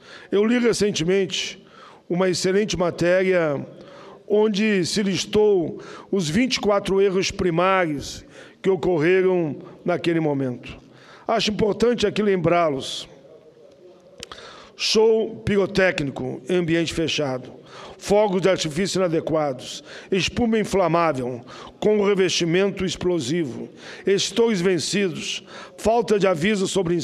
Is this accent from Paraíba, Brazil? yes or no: no; Santa Maria, Rio Grande do Sul, Brazil; os 1000 dias da tragédia da Boate Kiss em Santa Maria, lá no meu estado.